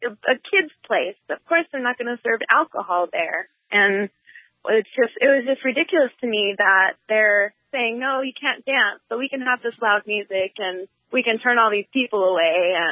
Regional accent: Houston, Texas, United States; I'm from a big city. I'm from Houston, Texas.

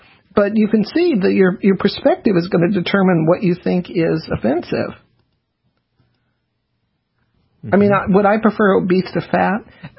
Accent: the South, United States; Well, I grew up in the South, so Negro was part of it.

